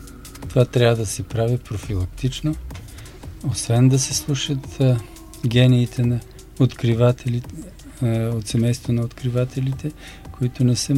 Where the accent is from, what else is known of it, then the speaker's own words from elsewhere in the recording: Belitsa, Dobrich Province, Bulgaria; Това беше на 5 км от нашето село Белица, където съм израснал в Добруджа, това до Дунава.